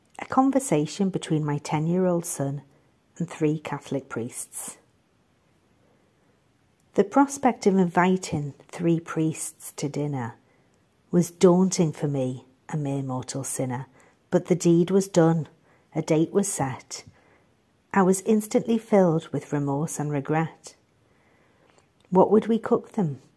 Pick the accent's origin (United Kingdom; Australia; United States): United Kingdom; North West England; now in Germany; I come from Northwest England. Right now I'm living in Germany